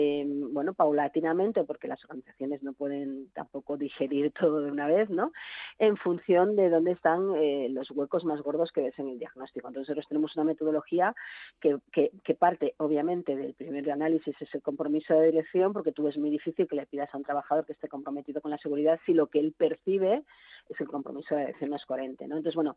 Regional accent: Asturias, Spain; Yo soy asturiana, el orbayu que se llama allí

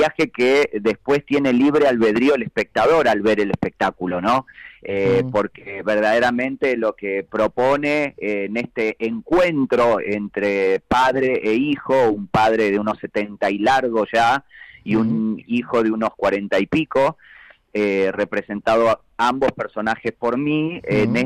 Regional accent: Argentina; los argentinos somos fanáticos de muchos artistas españoles, y amamos toda la cultura española.

